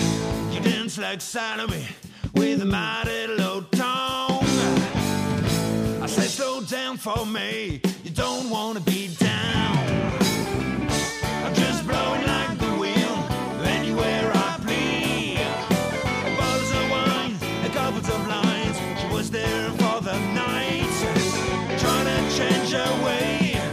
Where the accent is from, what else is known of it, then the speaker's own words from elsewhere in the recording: Brest, Brittany, France; Bah, à l'origine, je viens de Bretagne, je viens de Brest.